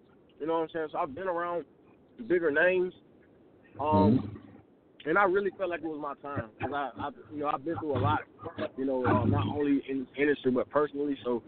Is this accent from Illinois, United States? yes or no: no; Macon, Georgia, United States; Bro, originally I'm from Macon.